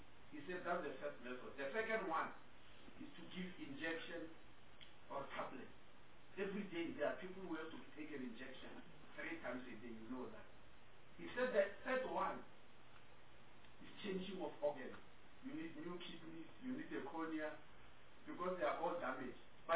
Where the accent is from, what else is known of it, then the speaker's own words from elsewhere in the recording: South Africa; But me here, because I'm a South African, my training was fully in a teacher hospital.